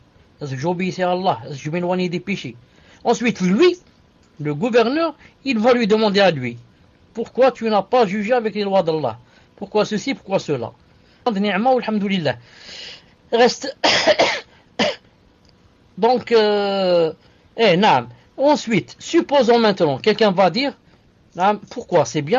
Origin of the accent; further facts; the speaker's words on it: Syria; je suis de Syrie, et ma mère, je suis avec ma femme, mes enfants.